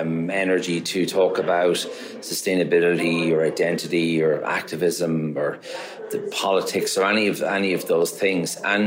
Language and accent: English; Maynooth, Leinster, Ireland; also born or lived in Dublin; now in Galway, Ireland; Yeah, I mean, I'm originally from Dublin. I grew up just outside at a place called Maynooth, and I traveled to Galway in 1999 for the summer.